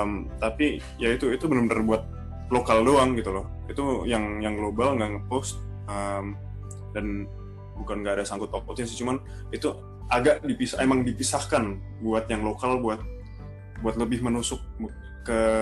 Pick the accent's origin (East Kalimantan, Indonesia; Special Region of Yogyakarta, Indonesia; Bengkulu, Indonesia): Special Region of Yogyakarta, Indonesia; Sleman; sebagai orang Yogyakarta, orang Sleman ya, orang Sleman kayak aku, orang yang asli Sleman.